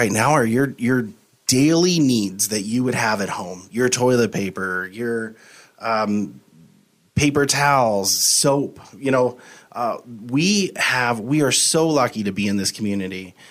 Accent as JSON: {"language": "English", "town": "Helena", "region": "Montana", "country": "United States", "tie": "born or raised there", "moved": "as an adult", "lives_now": "Missoula, United States", "said": "And so, yeah, born and raised there. Came over to the university in 2000. So I graduated from there in 2004. And now I'm a Missoulian. I've lived here longer than I have in Helena."}